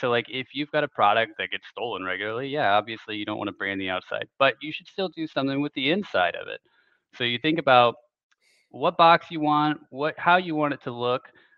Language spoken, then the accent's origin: English; United States; I'm sorry. I'm so American.